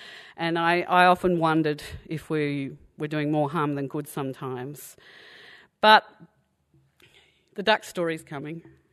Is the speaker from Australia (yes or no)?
yes; Inglewood, Australia; I'm a kid from Inglewood, that little kid standing in the paddock